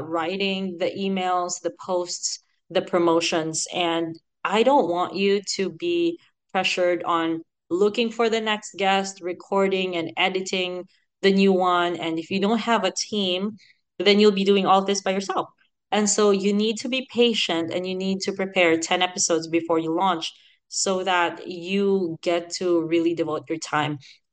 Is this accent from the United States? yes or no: no; Philippines; accent: Filipino; But I'm Filipino. Right now, I'm using my kind of Californian accent, but I still sound Filipino sometimes. But if I use my Filipino accent, it might not be picked up by AI.